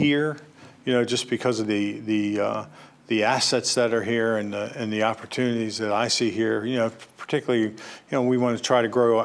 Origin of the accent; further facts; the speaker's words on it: Maryland, United States; We moved to the farm where I'm at in 1966. And so grew up there on a dairy farm, milking cows, making hay, doing all that kind of thing.